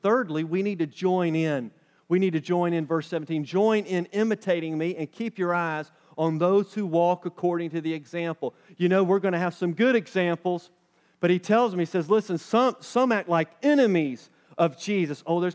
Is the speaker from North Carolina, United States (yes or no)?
yes; North Carolina, United States; accent: Carolina; she says my Carolina accent goes into overdrive. It's hard for me to deny where I come from.